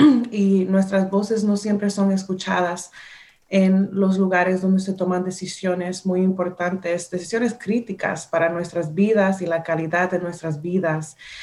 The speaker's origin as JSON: {"language": "Spanish", "country": "United States", "tie": "born there", "said": "nací aquí, entonces soy americana de primera generación, pero si usted me pregunta, yo le digo que soy hondureña. Porque mis papás siempre me inculcaron mi cultura. Crecí yendo a Honduras. Amo ir a Honduras."}